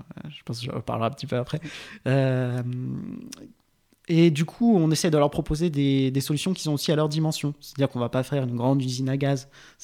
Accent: Centre-Val de Loire, France; also born or lived in Rouen / Paris / Brittany; j'ai grandi dans la Beauce. J'ai bien bougé, en fait. J'ai fait mes études à Rouen et Paris. Et j'ai vécu assez longtemps en Bretagne.

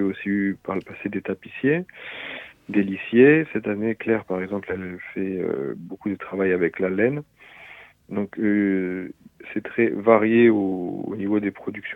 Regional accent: Nouvelle-Aquitaine, France; moi je suis originaire de la Creuse.

